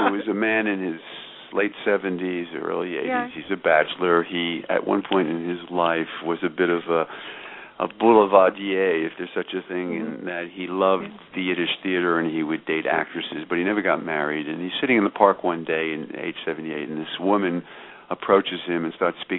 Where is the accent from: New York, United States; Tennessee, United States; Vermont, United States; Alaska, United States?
New York, United States; New York City; But then I grew up in New York City playing stickball on the streets, and my son was born in Paris.